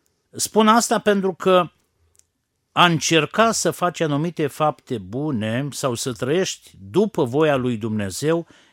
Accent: Romania; Noi, ca și români, ne-am născut creștini pentru că facem parte dintr-o țară creștină.

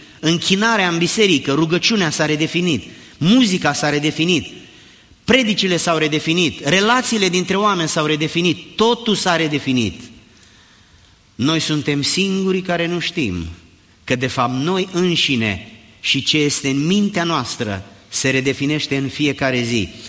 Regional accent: Romania; noi nu mai suntem români, nici nu știu dacă mai există români

